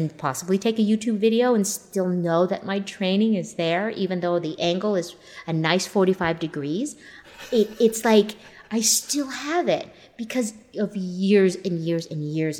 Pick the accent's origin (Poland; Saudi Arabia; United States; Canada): Canada; moved away; I'm originally from Canada